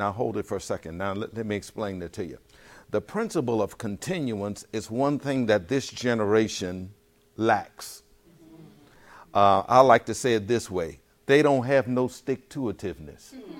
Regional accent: New Orleans, Louisiana, United States; If you from Atlanta, don't get upset with me. I'm from New Orleans.

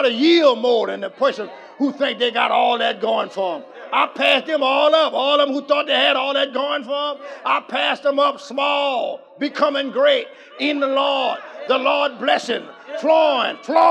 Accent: Louisiana, United States; I'm from Louisiana

